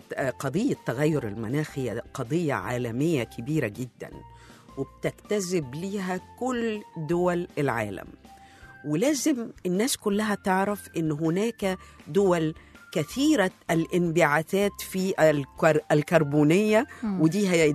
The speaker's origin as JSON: {"language": "Arabic", "country": "Egypt", "said": "وعندنا في مصر أكبر رابع محطة على مستوى العالم في الطاقة الشمسية"}